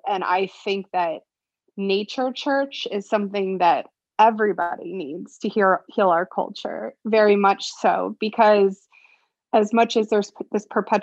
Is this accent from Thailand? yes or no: no; United States; I'm not on video, so I'm a white woman. So, you know, even so where I am American white